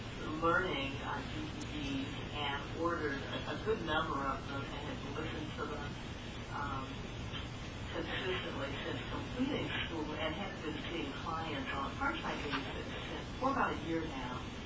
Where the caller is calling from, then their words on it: Cincinnati, Ohio, United States; I'm calling from Cincinnati, Ohio.